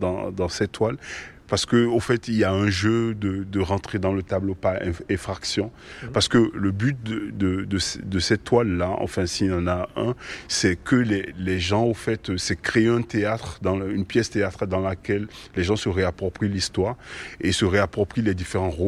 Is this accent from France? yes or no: no; Benin; je viens de l'Est Dahomey, qui est aujourd'hui le Bénin.